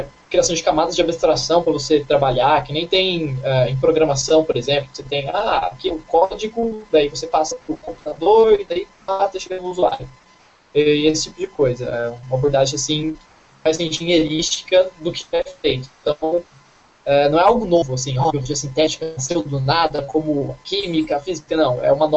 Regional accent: Guaratinguetá, São Paulo, Brazil; now in São Paulo, Brazil; Aí eu saí lá de Lorena, que é do lado da minha cidade, Guaratinguetá. Vim aqui para São Paulo.

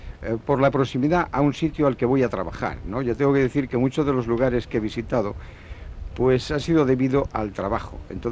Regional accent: Asturias, Spain; yo soy asturiano 100%, eso ya se nota, ¿eh?

